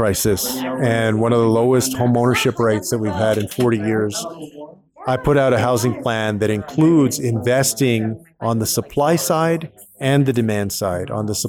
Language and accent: English; Texas, United States; getting my home state of Texas.